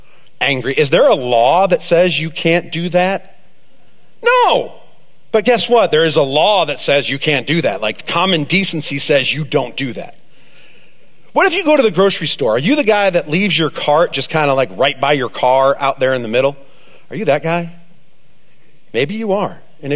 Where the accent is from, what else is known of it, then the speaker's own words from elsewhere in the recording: United States; Now, as an American, I had no idea about this.